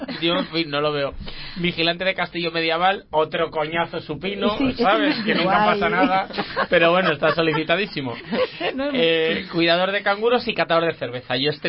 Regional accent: Gijón, Asturias, Spain; Te toca Gijón, de donde yo soy, pues fíjate que nunca pasa nada.

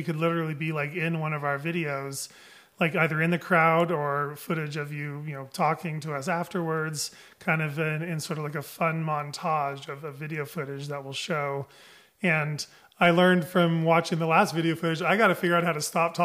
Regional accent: South Carolina, United States; I mean, I love the South. I grew up in South Carolina as a young kid, and I really have a heart for that area.

